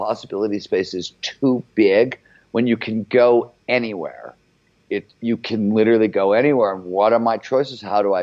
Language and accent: English; Cleveland, Ohio, United States; It was like bands would show up to play where I grew up in Cleveland.